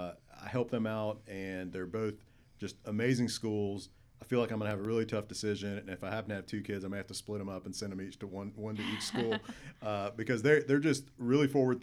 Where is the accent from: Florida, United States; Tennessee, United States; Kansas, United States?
Florida, United States; Tallahassee; I am born and raised in Tallahassee. Went to school here my whole life and moved away to go to Gainesville, go Gators.